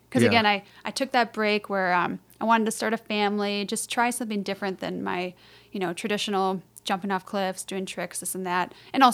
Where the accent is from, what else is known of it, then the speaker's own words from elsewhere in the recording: Minnesota, United States; I'm telling you, from a blonde white girl like growing up in Minnesota, even joining my ski team when I was 10 was hard